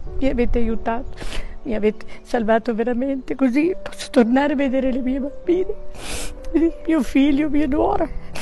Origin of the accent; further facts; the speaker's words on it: Novara, Piedmont, Italy; born there; sono nata a Novara e vengo a Terrasini da, diciamo, 5 anni.